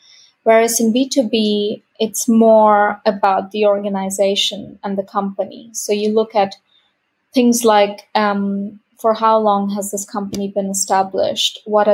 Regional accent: India; also born or lived in Italy / United States / Spain; now in Berlin, Germany; So I'm originally from India. I've lived, studied, and worked across Italy, the United States, Spain, and Berlin, Germany, where I'm currently based out of.

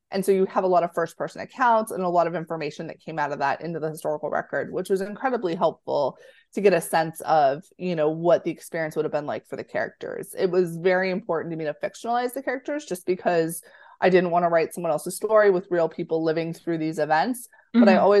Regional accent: Florida, United States; I'm originally from Florida, so learning more about Florida history is always really fascinating to me.

